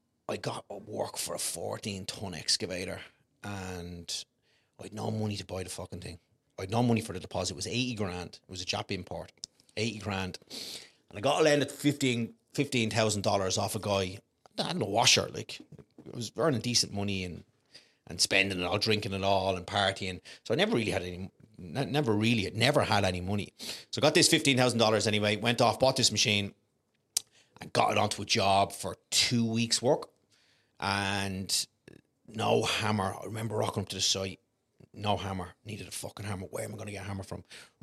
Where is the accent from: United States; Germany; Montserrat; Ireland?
Ireland; Leinster; moved away as an adult; So I'm 20 minutes from Dublin City, 25 minutes from Dublin City.